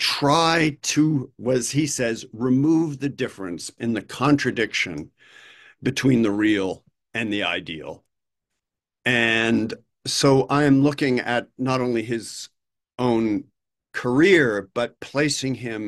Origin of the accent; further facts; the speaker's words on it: United States; I, as an American, need to confront that and try to make sense of it.